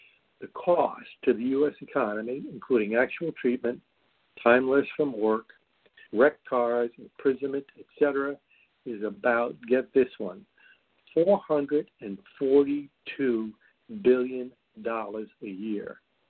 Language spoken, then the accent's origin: English; New York City, New York, United States; I grew up in New York City in the 1950s